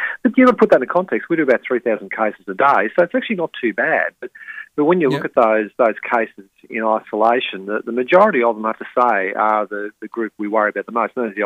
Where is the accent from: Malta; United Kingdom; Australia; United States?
Australia; Victoria; I grew up in Victoria, so it was freezing every time.